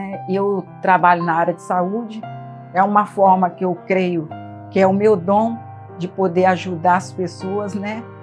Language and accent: Portuguese; Rio de Janeiro, Brazil; Eu moro em Inhaúma, Rio de Janeiro. A minha realidade foi bem difícil, porque eu fui criada no Complexo do Alemão e é um ambiente que é bem hostil